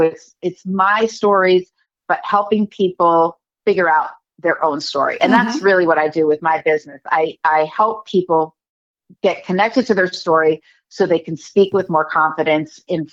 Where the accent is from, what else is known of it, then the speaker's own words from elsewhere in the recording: Philadelphia, Pennsylvania, United States; It happened to be produced out of my hometown of Philadelphia.